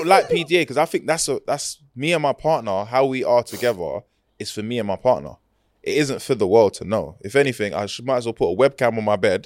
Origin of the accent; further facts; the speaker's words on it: Sierra Leone; I'm from Sierra Leone. I've never hidden the fact that I'm from Sierra Leone. I also embrace Jamaican culture.